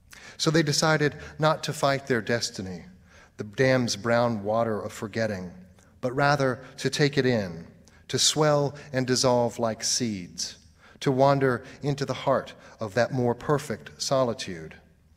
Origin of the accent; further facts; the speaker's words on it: Murfreesboro, Tennessee, United States; Yeah, I grew up in Tennessee mostly, outside of Nashville, in a little town called Murfreesboro, and I'm happy to be back in a place where I can say, you all know what the phrase good people means.